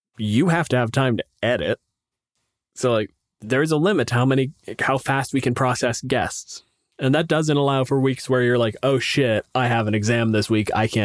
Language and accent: English; Canada; I'm a physicist. I'm from Canada.